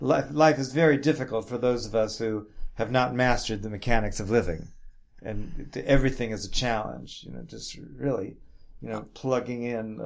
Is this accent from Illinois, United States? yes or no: no; New York City, New York, United States; Well, I knew, maybe because I'm from New York City, or maybe just nature gave me a pragmatic attitude about life.